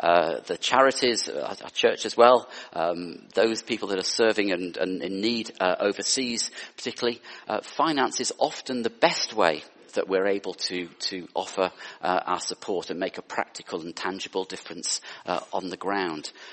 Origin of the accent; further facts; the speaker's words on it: North West England, United Kingdom; I grew up in the Lake District